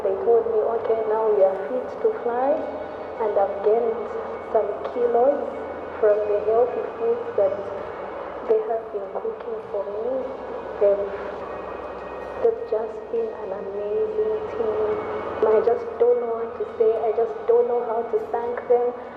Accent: Zambia; moved away as an adult; now in Malaysia; I'm from Zambia. I've been here in Malaysia since September 2014. I'm a student.

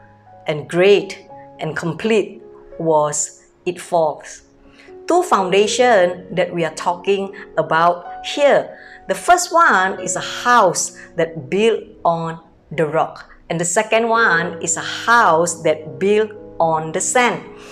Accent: Medan, North Sumatra, Indonesia; English is a second language; moved away as an adult; now in Singapore; I came from Medan, North Sumatra, born in a very poor family. 26 years ago, I married to a Singaporean man, and then I came to Singapore to give birth to my baby.

